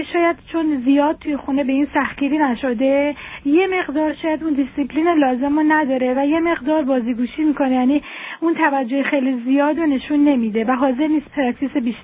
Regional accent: Iran; moved away; ما 2 سال از ایران اومدیم

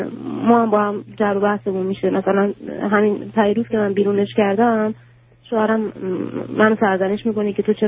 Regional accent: Iran; moved away as an adult; also born or lived in Europe; now in United States; ولی تقریبا دختر من 5 ساله بوده که ما از ایران اومدیم بیرون، یه مدت اروپا زندگی می‌کردیم و بعدش اومدیم اینجا.

